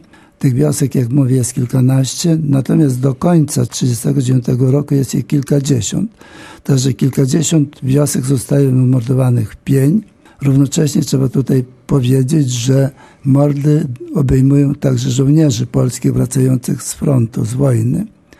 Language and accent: Polish; Chnilcze, Ternopil Oblast, Ukraine; od mojej wioski Chnilczy w województwie tarnopolskim